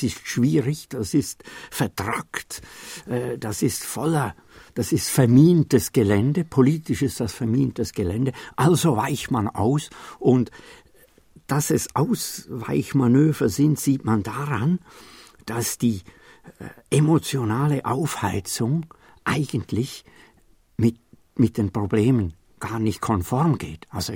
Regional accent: Switzerland; Ich bin ein Schweizer und ich liebe dieses Land

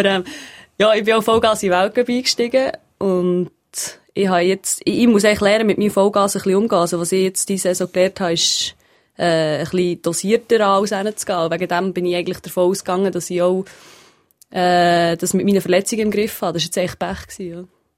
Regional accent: Ursenbach, Bern, Switzerland; also born or lived in Habsburg, Aargau; Also im Aargau bin ich geboren und in Habsburg die ersten 5 Jahre verbracht. Und dann hat mein Vater einen Job bekommen in Ursenbach. Und ist wegen dem, sie ist unsere Familie dort gelandet

